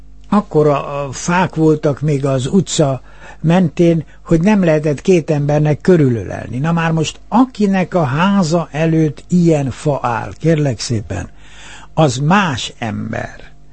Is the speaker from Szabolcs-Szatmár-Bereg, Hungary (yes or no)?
no; Rákosfalva, Budapest, Hungary; Rákosfalván születtem, én az itt volt a Budapest határában, Rákosi réteg, ugye Kőbányával összekötött Zugló, egy gyönyörű vidék, és ott volt ilyen kisvárosi tiszta hangulat